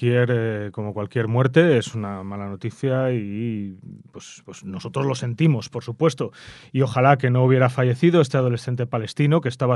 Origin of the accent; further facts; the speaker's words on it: Spain; como súbdito español que soy